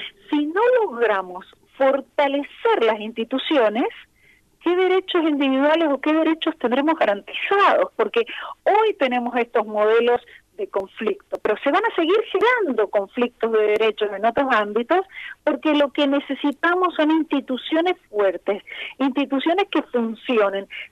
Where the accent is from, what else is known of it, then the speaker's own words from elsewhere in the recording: Mendoza, Argentina; tenemos que exigir como mendocinos, como argentinos, la toma de decisiones